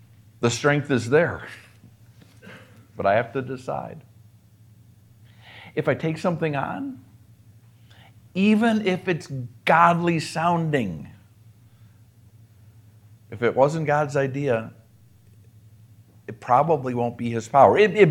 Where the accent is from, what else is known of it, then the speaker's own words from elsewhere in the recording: Minnesota, United States; the table was set for us in Minneapolis, my hometown, or next door to my hometown.